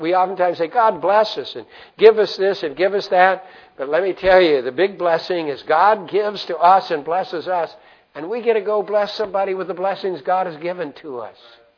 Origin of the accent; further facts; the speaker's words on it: Amarillo, Texas, United States; born there; My family, I was born in Amarillo, Texas. There were five of us boys in our family and one lucky sister.